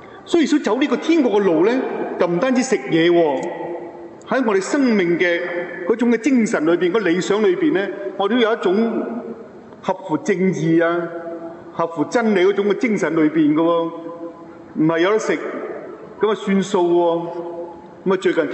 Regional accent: Hong Kong; 我们香港人都未必有这样的，

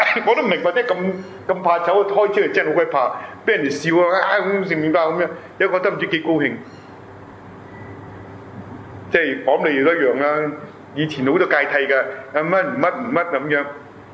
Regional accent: China; now in Toronto, Canada; 我哋中國人聖堂啊。

